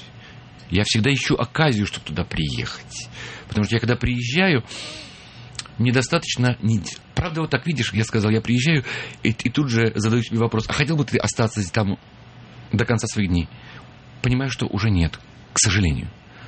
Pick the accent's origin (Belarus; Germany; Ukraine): Ukraine; Kyiv; moved away as an adult; now in Moscow, Russia; Но просто тогда, когда я приехал в Москву в 76-м году, мы жили в одной стране. Я приехал из Киева